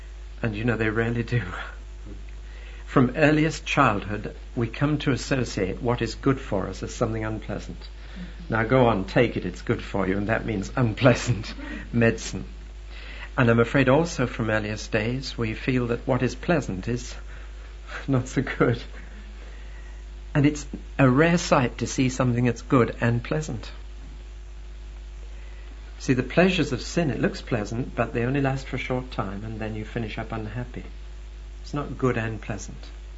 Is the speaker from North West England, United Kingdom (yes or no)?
no; Newcastle upon Tyne, North East England, United Kingdom; In my hometown of Newcastle-on-Tyne